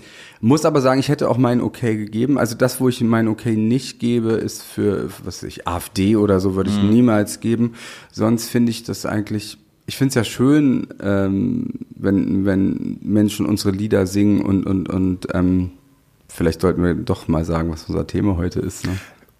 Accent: Goslar, Lower Saxony, Germany; ich bin ja in Goslar aufgewachsen, in der Kleinstadt

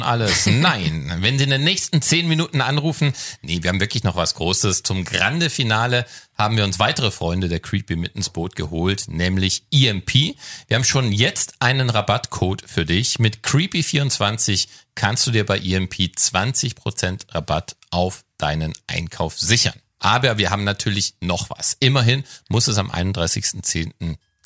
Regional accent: Baden-Württemberg, Germany

